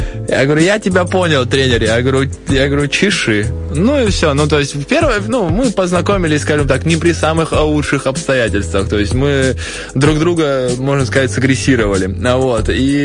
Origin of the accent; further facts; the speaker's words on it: Siberia, Russia; Я как человек из Сибири ем помидоры с сахаром, как бы.